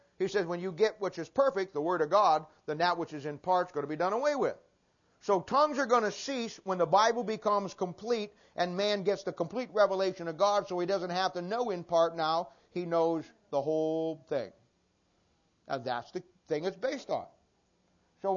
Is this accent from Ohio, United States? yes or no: yes; Ohio, United States; I'm from Ohio originally.